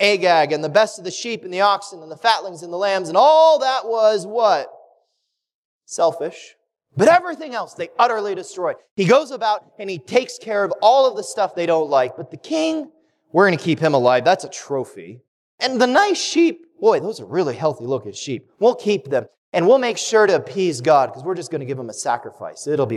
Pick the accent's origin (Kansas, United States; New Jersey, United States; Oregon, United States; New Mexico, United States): Kansas, United States; Wichita; We have a silo at our house that I grew up in Wichita.